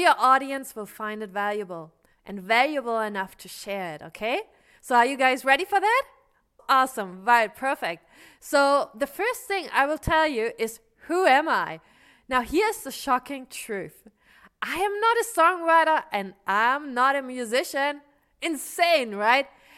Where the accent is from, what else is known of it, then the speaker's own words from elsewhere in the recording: Germany; And I'm from Germany, small village in Germany. And I didn't grow up with any education in storytelling.